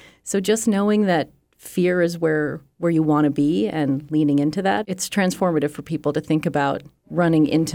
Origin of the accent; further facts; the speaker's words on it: Massachusetts, United States; Everyone loves a Fig Newton. We're from Massachusetts.